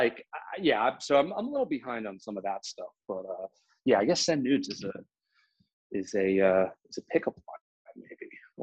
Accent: New Jersey, United States; when I mentioned New Jersey, I'm from New Jersey, they big wow

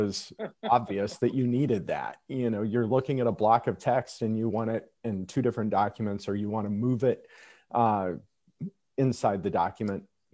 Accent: the South, United States; Growing up in the South, as an example, I got a very different rendition of history than I think if I'd have grown up in Los Angeles or New York today.

